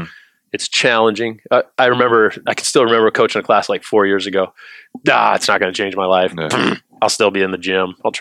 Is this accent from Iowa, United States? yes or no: yes; Iowa, United States; I'm from Iowa.